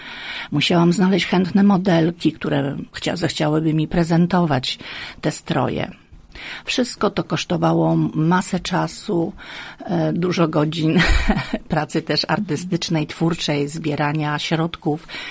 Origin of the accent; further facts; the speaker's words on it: Łódź Voivodeship, Poland; wychowałam się, urodziłam tu na ziemi wieluńskiej. Tutaj niedaleko na wsi, wśród tradycji i kultury ludowej